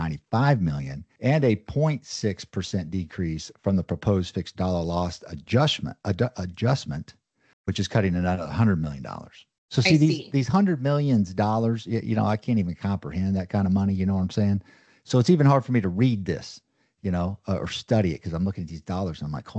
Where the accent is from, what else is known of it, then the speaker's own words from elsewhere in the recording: Ozark, United States; You know me, I'm from Ozark, right?